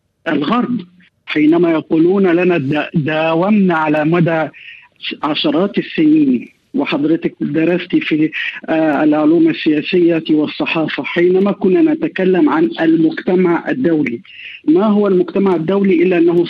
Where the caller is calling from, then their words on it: Cairo, Cairo Governorate, Egypt; أولا أنا أتحدث من القاهرة ولست أتحدث من كييف أو من موسكو